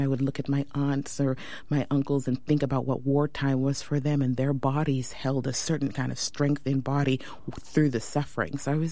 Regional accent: Houston, Texas, United States; Well, I grew up in mini Nigeria in my household, even though I grew up in Houston, Texas.

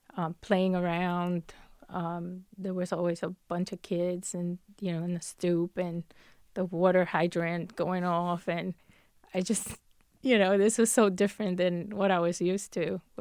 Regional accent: Puerto Rico; English is a second language; And I learned English. You had to take English in Puerto Rico from the time you're in second grade.

